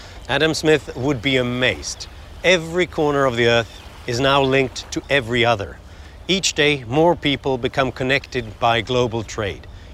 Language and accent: English; Sweden; a writer and an analyst born and raised in Sweden, and these issues are of great concern to me.